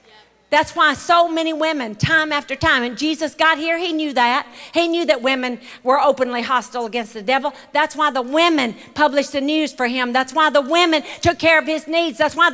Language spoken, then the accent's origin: English; Mississippi, United States; I'm from Choctaw County, Mississippi, grew up wearing flour sack dresses on a dirt road.